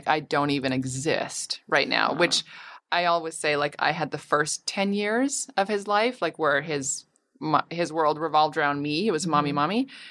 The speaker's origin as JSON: {"language": "English", "country": "Canada", "moved": "yes", "lives_now": "Los Angeles, United States", "said": "my family's all in Canada. I'm Canadian."}